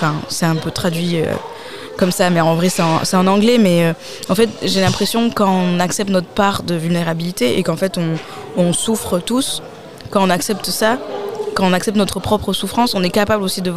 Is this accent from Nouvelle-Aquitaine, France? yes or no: yes; Nouvelle-Aquitaine, France; Et moi, j'ai grandi au Pays Basque, donc avec aussi une culture traditionnelle très forte.